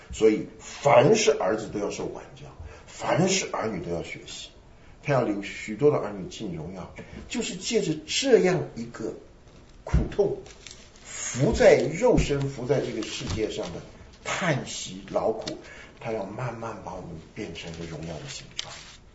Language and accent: Chinese; China; 我们中国人一读到一句话就是直接去想了